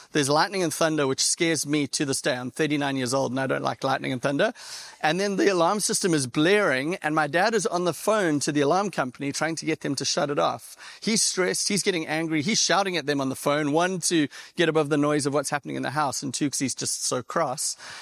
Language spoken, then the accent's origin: English; Durban, KwaZulu-Natal, South Africa; now in San Diego, United States; I'm actually from South Africa on the East Coast, a little city called Durban. It's a city of about 3.5 million people.